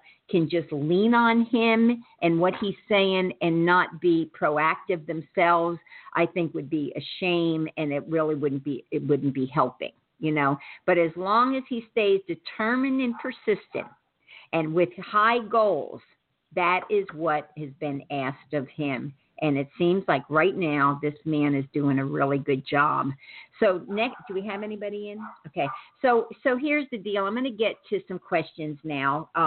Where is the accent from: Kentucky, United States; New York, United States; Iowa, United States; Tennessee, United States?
New York, United States; Kingston; born there; You know, I was born in Kingston, New York.